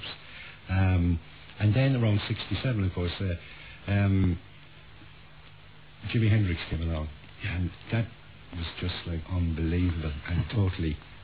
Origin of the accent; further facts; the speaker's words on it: Shannon, Munster, Ireland; also born or lived in Limerick; I grew up. Partly in Limerick, and I grew up in Shannon. Which is a very young town at the time